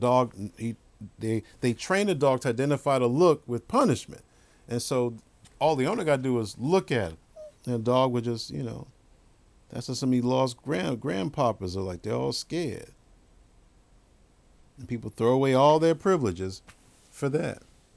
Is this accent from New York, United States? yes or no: yes; New York, United States; In my home, when I grew up in New York, you got one warning, if that.